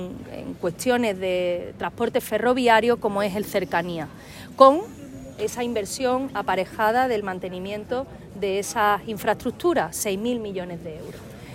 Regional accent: Andalusia, Spain; Nosotros, como andaluces, no tenemos más remedio que agarrarnos a la Constitución española

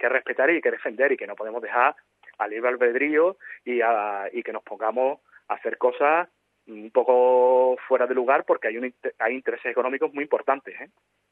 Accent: Andalusia, Spain; sobre todo para los que somos del campo de Gibraltar

